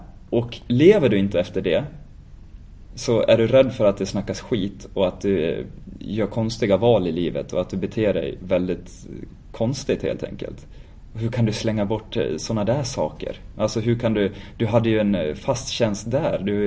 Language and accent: Swedish; Falun, Dalarna County, Sweden; Tänkte på det på söndagen när jag var hemma i Falun.